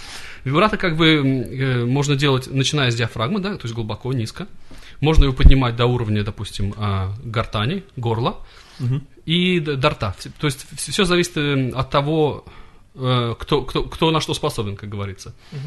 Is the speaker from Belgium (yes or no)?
no; London, United Kingdom; из Лондона.